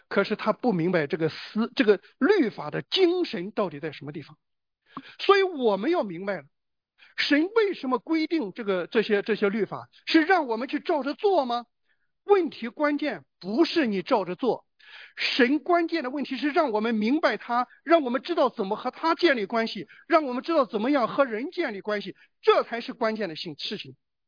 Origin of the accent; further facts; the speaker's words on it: China; 我是中国人